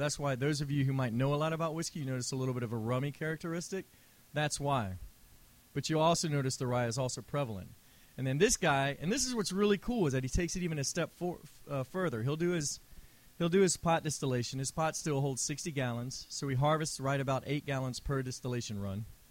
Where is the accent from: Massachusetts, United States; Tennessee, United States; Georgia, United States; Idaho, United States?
Georgia, United States; I'm from Georgia, by the way, but my accent's muddled.